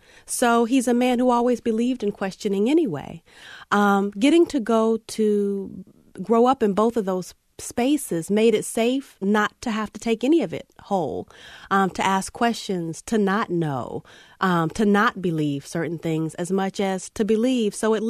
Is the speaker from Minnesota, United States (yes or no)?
no; Charlotte, North Carolina, United States; I often say I grew up across the street from Charlotte because our area got annexed into Charlotte later.